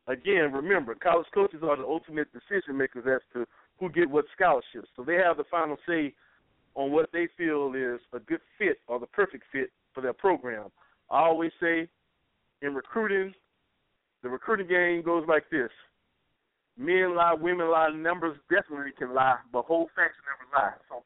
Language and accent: English; Texas, United States; also born or lived in Southeast US; I'm originally from the Southeast, but, you know, partially raised in Central Texas